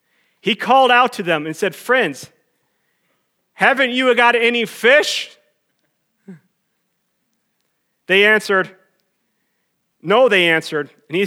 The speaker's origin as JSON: {"language": "English", "town": "Willmar", "region": "Minnesota", "country": "United States", "tie": "born or raised there", "said": "I was raised in Wilmer, Minnesota, and I went to church there."}